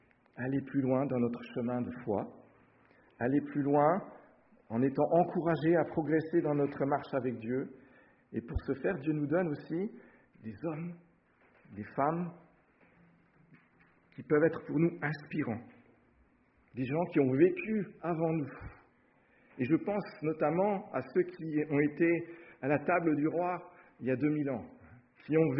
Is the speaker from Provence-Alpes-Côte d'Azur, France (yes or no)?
no; Brittany, France; parce que on vient de Bretagne